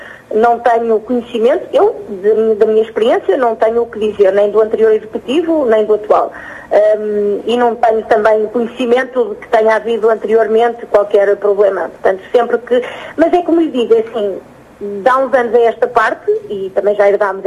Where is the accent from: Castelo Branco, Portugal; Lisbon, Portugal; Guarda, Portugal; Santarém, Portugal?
Guarda, Portugal; Trancoso; now in Porto, Portugal; eu consegui estabelecer uma boa relação com o município de onde sou oriunda, que é Trancoso